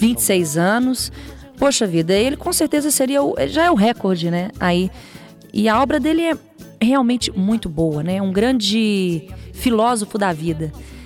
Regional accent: Belo Horizonte, Minas Gerais, Brazil; also born or lived in Rio de Janeiro; Eu nasci no Rio, mas eu fiquei lá muito pouco tempo. Fiquei lá até os 6 anos e depois fui para Belo Horizonte, onde eu resido até hoje.

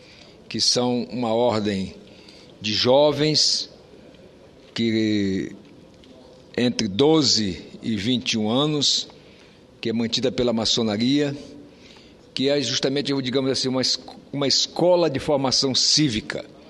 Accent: Roraima, Brazil; lá no meu estado, em Roraima

